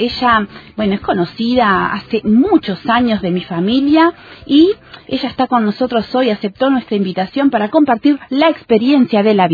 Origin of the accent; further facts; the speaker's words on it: Uruguay; Y entonces, ¿los uruguayos somos bueno